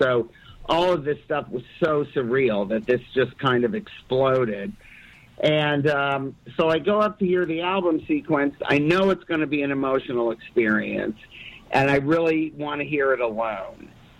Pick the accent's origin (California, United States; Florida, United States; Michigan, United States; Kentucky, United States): Michigan, United States; Detroit; I grew up in Detroit, and there's your answer right there.